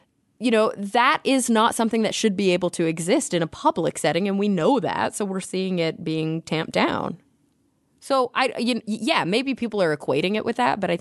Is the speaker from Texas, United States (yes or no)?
yes; Texas, United States; now in California, United States; I grew up in Texas, but that's not why.